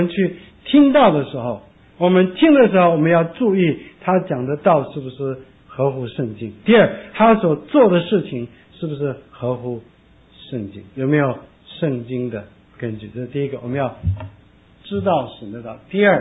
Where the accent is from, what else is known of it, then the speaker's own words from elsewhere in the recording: South Korea; accent: Shandong dialect; also born or lived in Hong Kong; now in United States; 那神第一件事情就是把我从韩国送到香港，本来是要去台湾。那我不会说国语，但是我的山东话跟国语差不多，所以稍微扭一扭就可以讲。